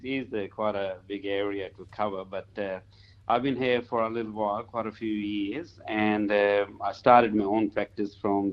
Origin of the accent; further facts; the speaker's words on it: Lahore, Punjab, Pakistan; English is a second language; moved away as an adult; now in Australia; I'm originally from Pakistan, from a city called Lahore, very densely populated and very, very busy. And I did my actual graduation in medicine over there. So I lived in Sydney for a while before I decided to come to rural practice